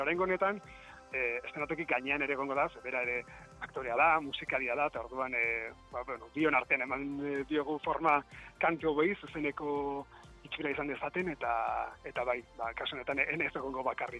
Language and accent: Basque; Hernani, Basque Country, Spain; nire herrian Hernanin eskainalizatea estrenaldia, jende ezagun pili bat horriko